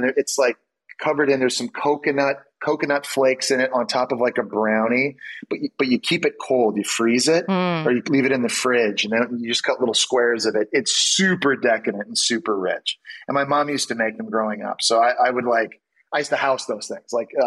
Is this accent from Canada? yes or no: yes; Canada; growing up in Ottawa or Montreal.